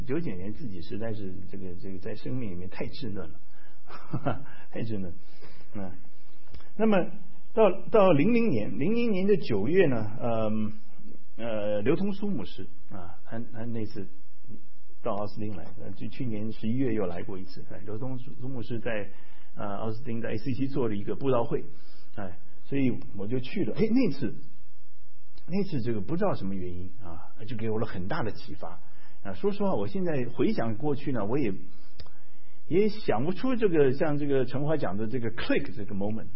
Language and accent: Chinese; Taiwan; 我从台湾，在台湾出生长大的，我父亲是在北京长大的啊，我在这个交通大学念书